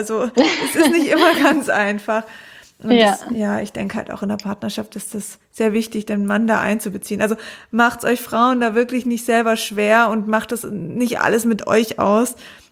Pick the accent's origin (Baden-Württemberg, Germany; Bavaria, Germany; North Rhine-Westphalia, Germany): Baden-Württemberg, Germany; Konstanz; ich komme aus Konstanz, ist jetzt gar nicht so weit.